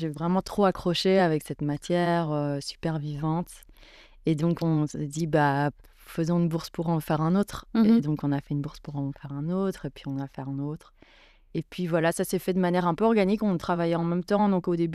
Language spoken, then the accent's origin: French; Brussels, Brussels-Capital Region, Belgium; Je suis née à Bruxelles, bruxelloise donc, et j'ai fait des études d'architecture.